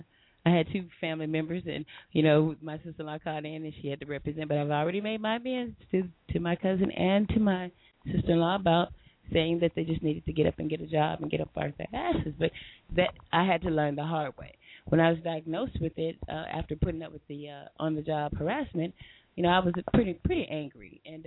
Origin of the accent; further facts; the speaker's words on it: Compton, California, United States; Went to Eugene Shelley Compton, grew up there as a young girl.